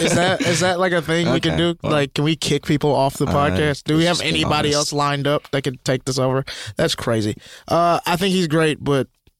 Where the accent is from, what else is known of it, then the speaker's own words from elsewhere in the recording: the South, United States; I'm from the South as well.